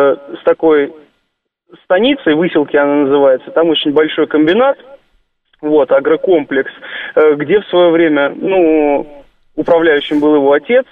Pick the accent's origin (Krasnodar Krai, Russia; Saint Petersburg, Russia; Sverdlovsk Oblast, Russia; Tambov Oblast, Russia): Krasnodar Krai, Russia; Krasnodar; Я сам из Краснодара, вот, и ситуацию немножко знаю изнутри.